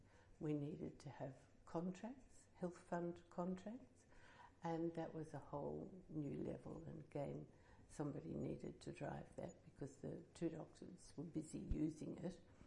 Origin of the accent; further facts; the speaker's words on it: Melbourne, Victoria, Australia; born there; Well, I think I was born in Melbourne, went to school at university in Melbourne